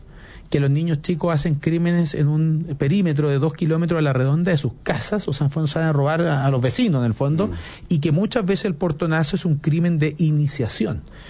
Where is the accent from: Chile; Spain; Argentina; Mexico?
Chile; San Bernardo, Santiago Metropolitan Region; yo soy de San Bernardo, entonces uno anda por esa caletera habitualmente.